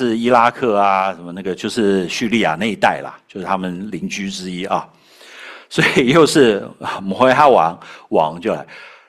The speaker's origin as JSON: {"language": "Chinese", "country": "Taiwan", "tie": "born or raised there", "said": "我们小时候在台湾，那我想不知道在中国大陆可能也是一样"}